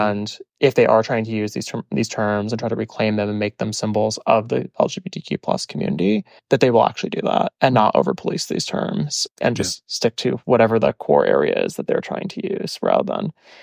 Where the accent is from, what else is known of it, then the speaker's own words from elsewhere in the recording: Midwest, United States; But growing up in the Midwest, we had both.